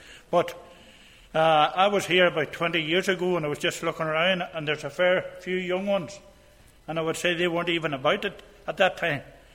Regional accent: Castlederg, Northern Ireland, United Kingdom; now in Omagh, United Kingdom; So, as I say, I'm from Castlederg. I'm living now in Oma.

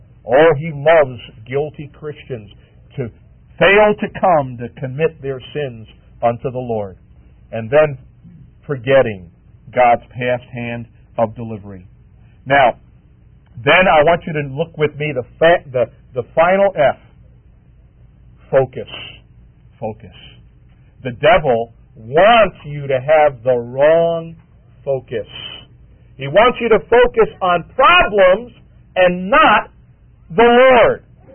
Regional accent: Long Island, New York, United States; I grew up in Long Island, in an old duck farm country up there.

